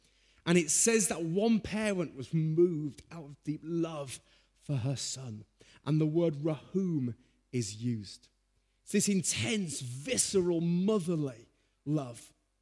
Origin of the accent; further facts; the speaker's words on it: Birmingham, West Midlands, United Kingdom; I met him in Quinton. I grew up in Quinton. Anyone from Quinton? No, it's fine, but it's Birmingham.